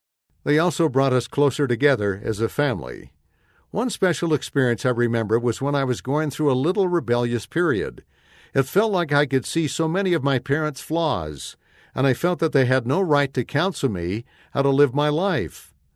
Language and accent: English; Norway; I grew up in Norway.